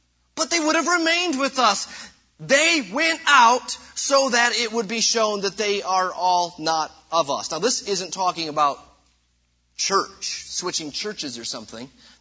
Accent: Michigan, United States; Growing up in Michigan, oftentimes in the parks, you guys probably can't imagine this down here

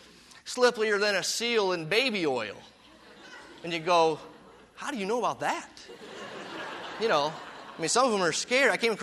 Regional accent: Detroit, Michigan, United States; moved away as an adult; I moved from Detroit to Virginia to go to, remember, Detroit, Motown, they don't do southern sayings there, to Virginia to go to college.

